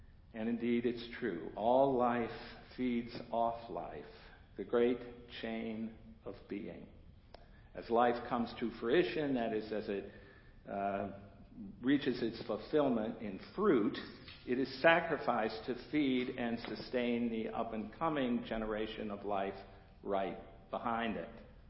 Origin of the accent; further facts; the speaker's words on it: Cleveland, Ohio, United States; also born or lived in California; I grew up in Cleveland.